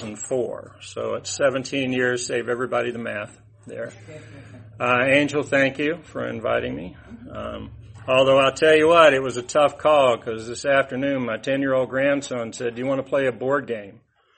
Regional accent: Atlanta, Georgia, United States; I was born in 1955, so I'm coming up on 66 years old this next month. And I grew up in Atlanta. I was in East Point down there.

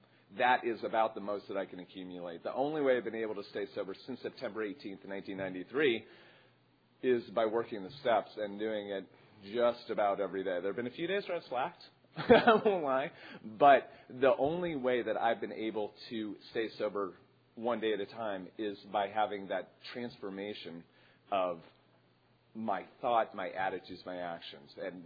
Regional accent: Iowa, United States; I grew up in Iowa. I was socially awkward.

